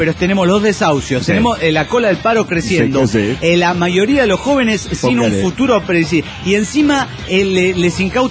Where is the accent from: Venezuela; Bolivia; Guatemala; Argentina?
Bolivia; La Paz; de Tierra Media, altiplánica, de la Tierra Media altiplánica de La Paz, Bolivia.